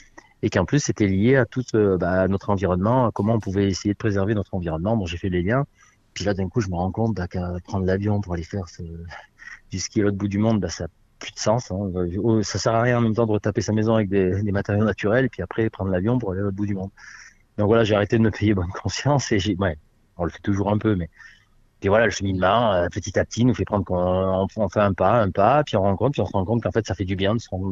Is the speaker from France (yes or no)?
yes; Provence-Alpes-Côte d'Azur, France; born there; en 1968, je suis né dans le Champsaur, dans les Hautes-Alpes.